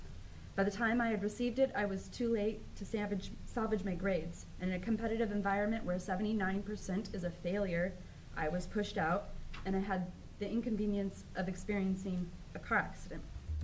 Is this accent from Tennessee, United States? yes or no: no; Coos Bay, Oregon, United States; I'm from Coos Bay.